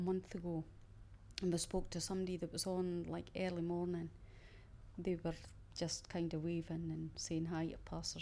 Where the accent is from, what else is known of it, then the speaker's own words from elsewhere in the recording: Dundee, Scotland, United Kingdom; I'm 45 and I come from Dundee in Scotland.